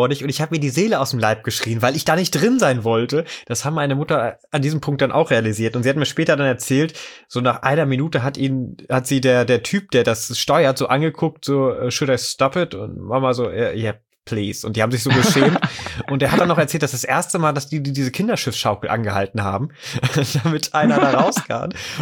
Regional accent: Lower Saxony, Germany; ich bin in der Nähe von Wolfsburg aufgewachsen

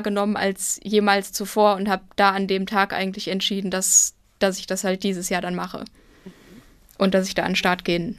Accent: Frankfurt, Hesse, Germany; Also ich komme aus Frankfurt, deshalb war klar, das muss irgendwie der erste Ironman sein

